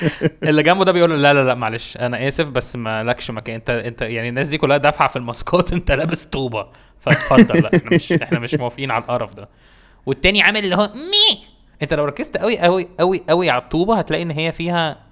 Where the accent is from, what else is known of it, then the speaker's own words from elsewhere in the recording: Egypt; انا حاسس عشان كده احنا كمصريين ضايعين خالص